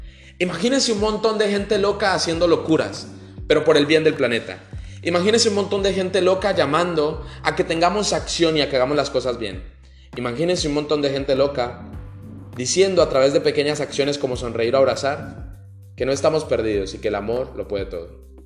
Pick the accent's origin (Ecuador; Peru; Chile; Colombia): Colombia; Cúcuta, Norte de Santander; que estaba dando en Cúcuta, mi ciudad de origen